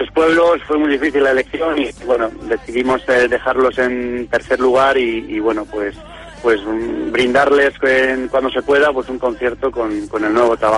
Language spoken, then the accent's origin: Spanish; Castile and León, Spain; en mi pueblo, que es un pueblo de Soria, pues hay un centro cultural de una peña de gente de allí del pueblo